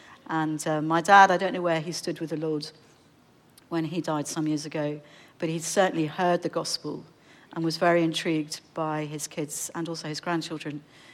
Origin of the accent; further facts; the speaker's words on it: London, United Kingdom; now in Tunbridge Wells, United Kingdom; I bring you greetings from the UK. So I grew up in London and I'm currently living about an hour south of London in a place called Tunbridge Wells.